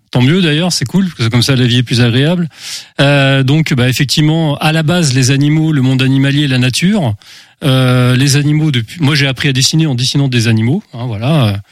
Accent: Angers, Pays de la Loire, France; Je suis d'origine angevine. Je suis habitant d'Angers depuis peu, mais j'ai vécu dans d'autres endroits.

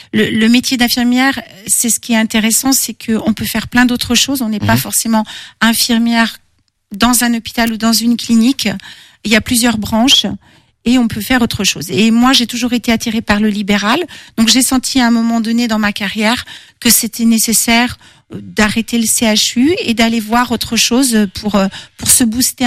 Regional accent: Le Pin-en-Mauges, Pays de la Loire, France; Alors, j'ai toujours vécu dans cette région. Je suis native du Pin-en-Mauges.

